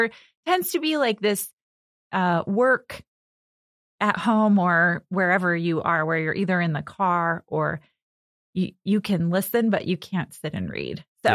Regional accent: Sandwich, Illinois, United States; No, I grew up in Sandwich, Illinois, so about an hour from here.

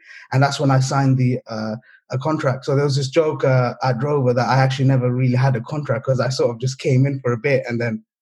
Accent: Camden, London, United Kingdom; I'm from London. I grew up in I grew up in North London in Camden Town. Lived here all my life, still sort of do. You know, grew up in Camden. My parents are originally from Bangladesh.

